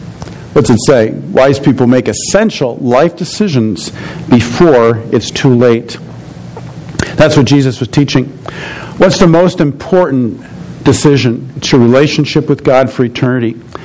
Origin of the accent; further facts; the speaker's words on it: New Jersey, United States; I grew up in New Jersey